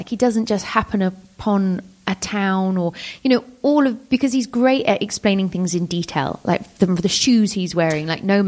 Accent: England, United Kingdom; But it's got so many things that appeal to us as like English, whether it's his accent and the idea.

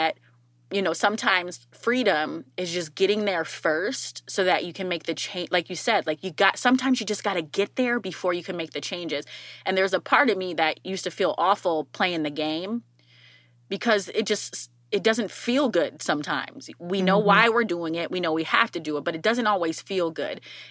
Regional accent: Minnesota, United States; But every time I tell someone that I'm from Minnesota, there are two things that follow.

